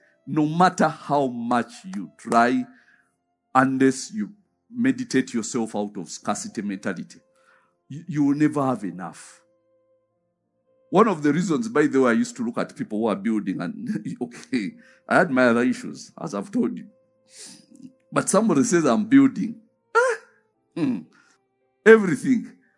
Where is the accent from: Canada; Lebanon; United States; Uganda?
Uganda; Hoima, Western Region; I remember when I was growing up in Hoima